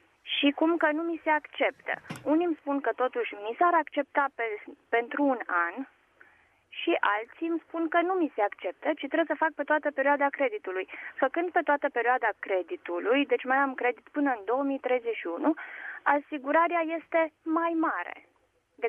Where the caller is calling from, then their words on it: Deva, Hunedoara County, Romania; și sunt din Deva.